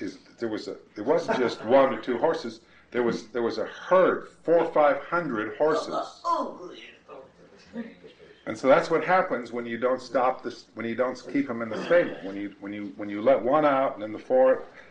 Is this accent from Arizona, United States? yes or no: yes; Arizona, United States; Well, they're all over where I grew up in Arizona. There's herds of these Mustangs.